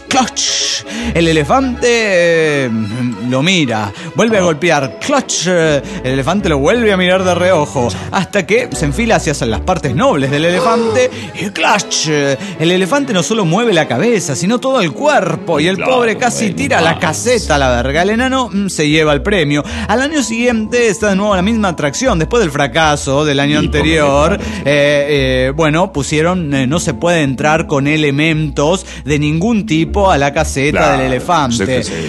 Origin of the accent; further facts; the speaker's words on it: Tlalnepantla, State of Mexico, Mexico; Hola, ¿qué tal? ¿Cómo están, amigos?